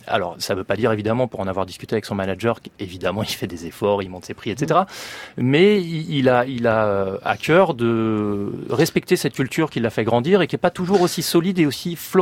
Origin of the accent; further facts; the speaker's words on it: France; On est français